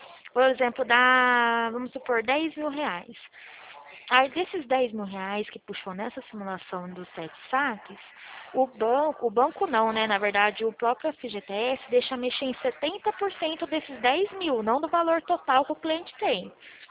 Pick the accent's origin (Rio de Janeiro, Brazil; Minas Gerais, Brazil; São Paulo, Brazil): São Paulo, Brazil; Pirassununga; Eu sou de Pirassununga, estado de São Paulo.